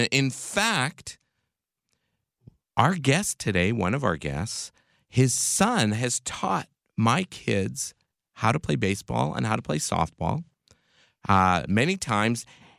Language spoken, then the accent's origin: English; Canada; I listened to the Fergie Jenkins, being Canadian, I had to listen to the Fergie Jenkins show.